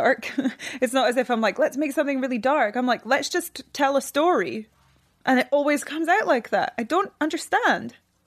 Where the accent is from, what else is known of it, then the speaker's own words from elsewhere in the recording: Scotland, United Kingdom; I'm from Scotland